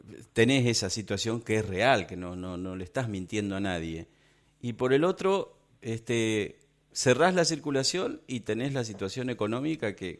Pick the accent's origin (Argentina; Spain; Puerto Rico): Argentina; como argentinos, digamos, porque no nos informamos o porque nos informaron mal